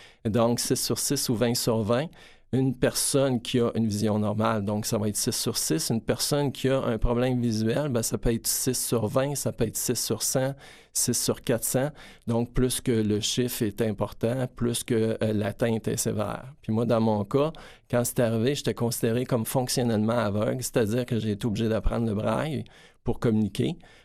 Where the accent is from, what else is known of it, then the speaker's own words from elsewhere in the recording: Montreal, Quebec, Canada; Moi, je suis originaire de Montréal. J'ai vécu mon enfance à Montréal. Oui, comme vous l'avez dit, je suis originaire d'une famille de 9 enfants. Je suis l'avant-dernier. On était 3 garçons, 6 filles.